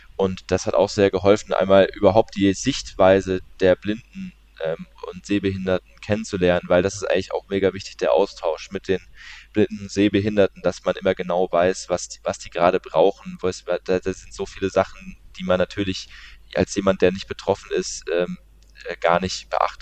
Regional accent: Walldorf, Baden-Württemberg, Germany; ich bin in Waldorf zur Schule gegangen.

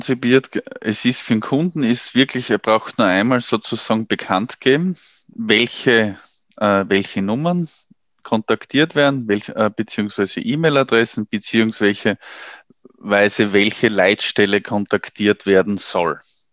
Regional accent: Austria; wie es bei uns in Österreich ist

